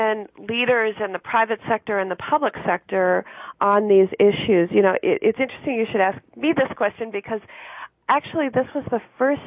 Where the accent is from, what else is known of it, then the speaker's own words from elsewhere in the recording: Wisconsin, United States; certainly in my home state of Wisconsin, have been stagnant.